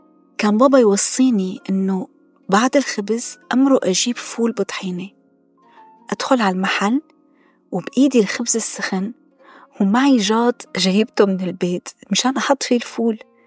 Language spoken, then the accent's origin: Arabic; Aleppo, Aleppo Governorate, Syria; moved away; أنا من مواليد مدينة حلب، عشت فيها من يوم ولادتي لسنة 2016. طبعاً أنا بعشق مدينتي بكل تفاصيلها وبحبها كتير كتير. ليلي ما بيعرف حلب، حلب هي مدينة بشمال غرب سوريا، وهي تعتبر من أكبر المحافظات السورية